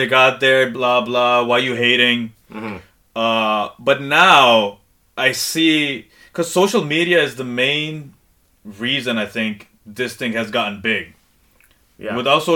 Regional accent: Saudi Arabia; Yeah, we grew up in Saudi Arabia.

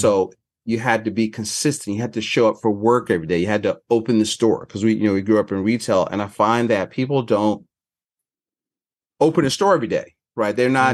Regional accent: Philadelphia, Pennsylvania, United States; because now, you know, I'm from North Philly, I could read people.

